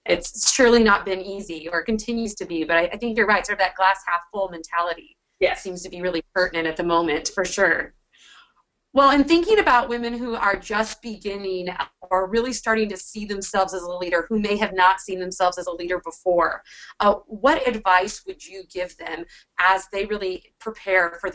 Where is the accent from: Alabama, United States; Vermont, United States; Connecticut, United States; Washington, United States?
Washington, United States; especially in my home state, at least of Washington State.